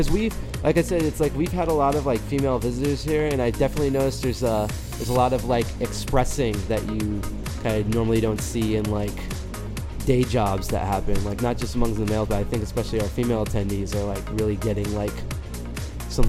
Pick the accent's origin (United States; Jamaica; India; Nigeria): India; I'm Indian.